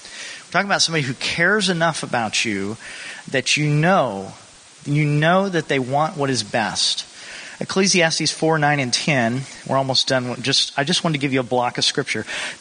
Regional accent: Indiana, United States; also born or lived in Kentucky; I am from Indiana and was born in Kentucky, and I kept my shoes on tonight despite that Kentucky birth.

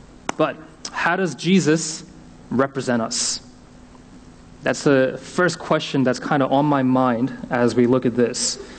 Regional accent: South Korea; I was just a young boy, you know, still growing up in Korea somewhere

